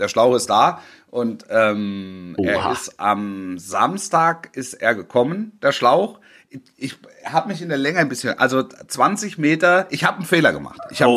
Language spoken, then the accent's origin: German; Baden-Württemberg, Germany; Wenn es der Großraum Stuttgart war, ich bin ja auf dem Land groß geworden, ne?